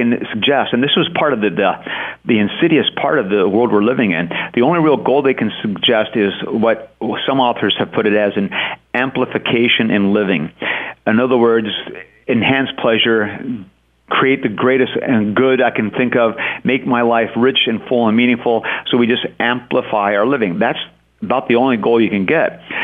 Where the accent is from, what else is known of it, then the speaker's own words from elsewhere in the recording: United States; I am an American living in this country today